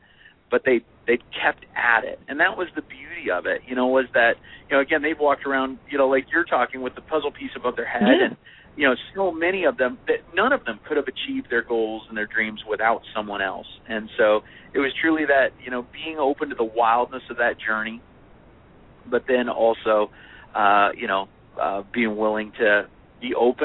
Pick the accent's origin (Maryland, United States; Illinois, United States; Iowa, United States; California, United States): Iowa, United States; Des Moines; it was in my hometown of Des Moines, and that's where this all started.